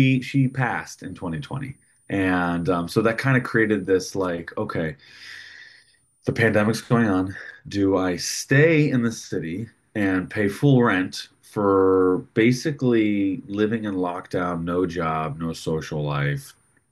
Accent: Connecticut, United States; also born or lived in New York; now in Los Angeles, United States; So I grew up in Connecticut, little state in New England. I lived in New York for about 8 years.

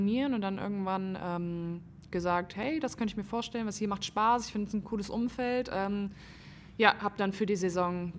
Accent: Germany; ich komme aus Europa, ich komme aus Deutschland

